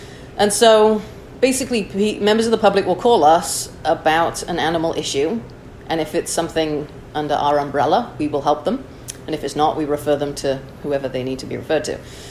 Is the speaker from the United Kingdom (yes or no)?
yes; Chester, North West England, United Kingdom; now in United States; I'm originally from Chester, England.